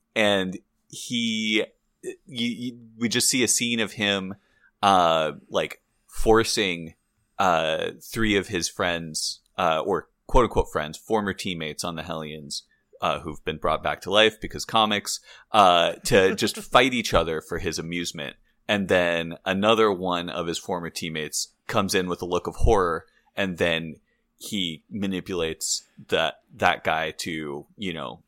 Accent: Santa Barbara, California, United States; And we're both from Santa Barbara, California, so we've seen a lot of that.

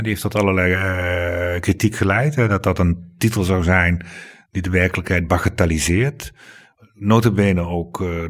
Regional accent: Limburg, Netherlands; Ja, ik ben geen Brabander. Nee, ik ben Limburger.

